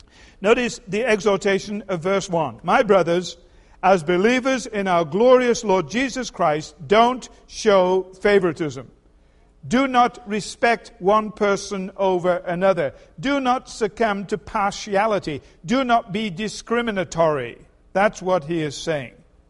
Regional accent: England, United Kingdom; born there; I was born in England in 1930. The war started in 1939.

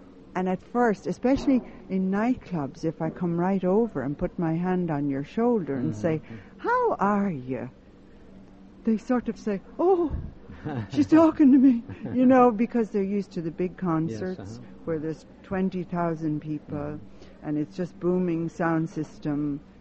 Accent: Dublin, Leinster, Ireland; I do funny bits about my family, mm-hmm, and, mm-hmm, about my aunts, and, you know, growing up in Dublin, a lot of comedy in my act.

